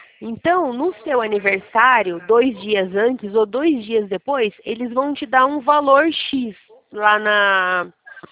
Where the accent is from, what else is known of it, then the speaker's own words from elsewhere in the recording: São Paulo, Brazil; now in Sorocaba, Brazil; Eu sou de São Paulo, capital, né?